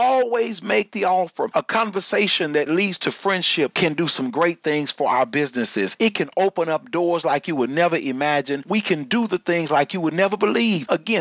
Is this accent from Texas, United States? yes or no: yes; Texas, United States; Again, I'm a Texan, and Texans by nature are friendly.